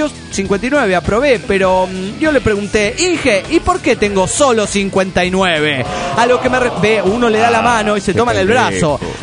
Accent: Mexico City, Mexico; Soy el demonio del DF mexicano.

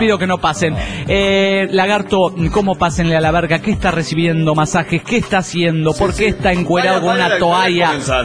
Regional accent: Guadalajara, Jalisco, Mexico; de Guadalajara.

